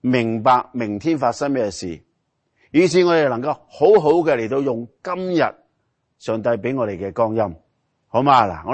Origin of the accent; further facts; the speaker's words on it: Hong Kong; 我们来自香港都知道，不知道为什么政府和人民、警察和平民那个冲突越来越厉害